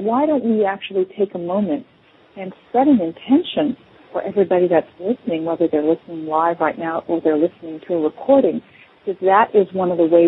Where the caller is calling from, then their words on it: San Diego, California, United States; I'm calling in from San Diego.